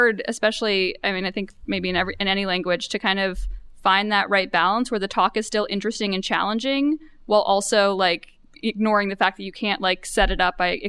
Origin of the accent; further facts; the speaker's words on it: New York, United States; so the conference is in New York and I'm from New York.